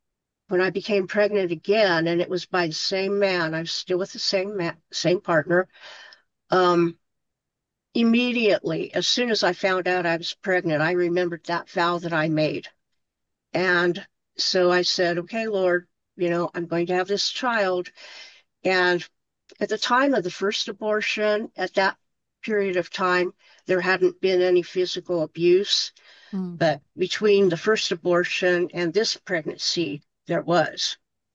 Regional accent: Indiana, United States; moved away as an adult; now in Denver, United States; Well, I was raised in Indiana in a small country town, very conservative. And when I was about maybe 28 or so, 27, 28, I decided to move to Denver, Colorado.

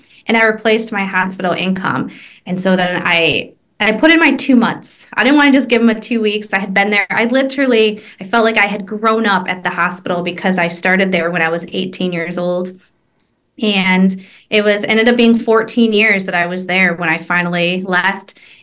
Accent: Michigan, United States; I'm from Michigan, which is, you know, the mitten. I'm 37 years old

